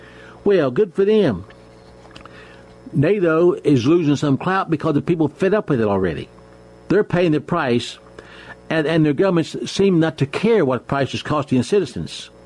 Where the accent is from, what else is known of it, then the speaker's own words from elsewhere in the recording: United States; I'm American. I can say it.